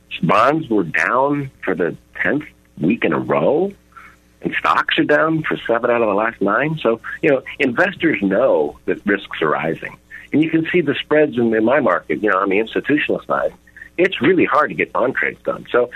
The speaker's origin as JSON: {"language": "English", "region": "Louisiana", "country": "United States", "tie": "born there", "also_born_or_lived": "Florida", "said": "I was born in Louisiana, right? So it's a big oil producing state, and I follow it pretty closely. And I lived in Florida, and I follow that one pretty closely, too."}